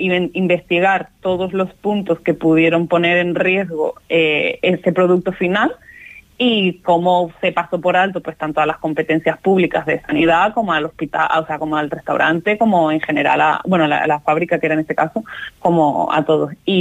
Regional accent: southern Spain, Spain; sobre todo en nosotros en el sur de España, tanto Andalucía como Canarias son los que tenemos que tener especial cuidado

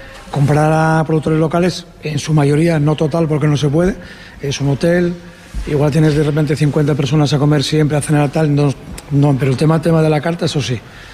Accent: Asturias, Spain; now in Fuerteventura, Spain; aquí yo, por ejemplo, soy del norte, soy asturiano, entonces ya llevo aquí muchos años

